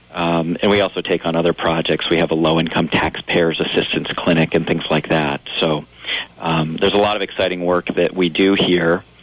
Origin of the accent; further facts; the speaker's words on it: Charlotte, Vermont, United States; I grew up in Charlotte, up in Chittenden County, and went to University of Vermont and then Vermont Law School.